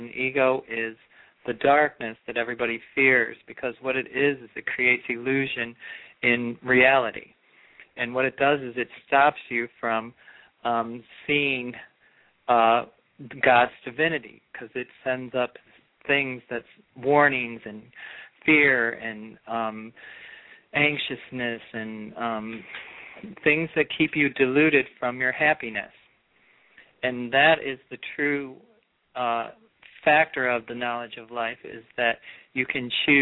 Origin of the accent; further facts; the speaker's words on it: North Carolina, United States; I'm from North Carolina.